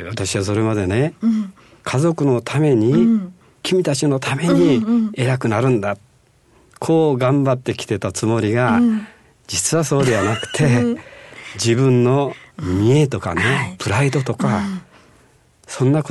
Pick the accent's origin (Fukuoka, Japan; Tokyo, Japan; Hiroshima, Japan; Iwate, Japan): Fukuoka, Japan; そうなんですね、私は福岡で生まれた九州男児ですから